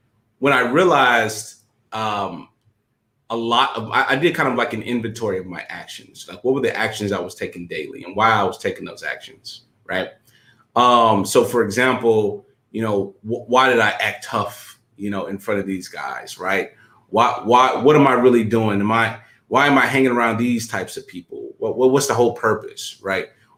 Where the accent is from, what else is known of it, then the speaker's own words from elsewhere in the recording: St. Louis, Missouri, United States; I come from St. Louis, Missouri. A lot of people don't know this, but St. Louis always ranks in the top five most dangerous cities in America.